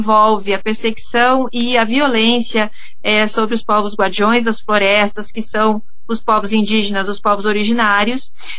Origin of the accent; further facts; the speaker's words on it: Brazil; Nós somos brasileiros e fazemos parte da floresta amazônica e das decisões que acontecem lá.